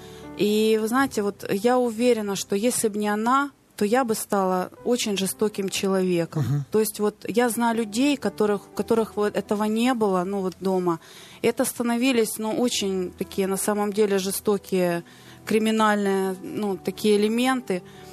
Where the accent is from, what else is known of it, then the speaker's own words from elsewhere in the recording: Kyiv, Ukraine; я родилась, виросла в Києві, и мой подростковый возраст, как раз вот этот от 12 до и так далее, как раз пришел в 90-е годы